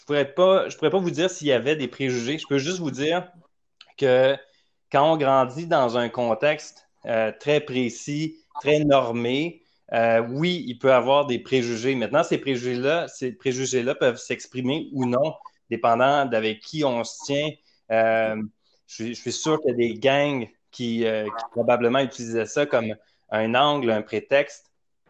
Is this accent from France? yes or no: no; Laval, Quebec, Canada; Écoutez, je vais dire ce qui me passe par la tête. J'ai grandi à Laval.